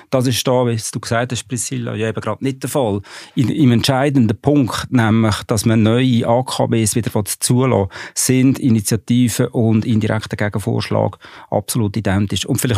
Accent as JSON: {"language": "German", "region": "Aargau", "country": "Switzerland", "said": "Das kann ich als Aargauer auch sagen."}